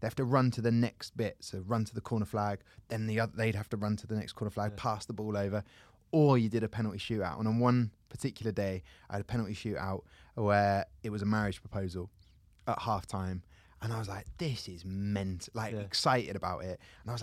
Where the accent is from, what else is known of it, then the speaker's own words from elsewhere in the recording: Southampton, South East England, United Kingdom; I grew up in Southampton, which is Hampshire.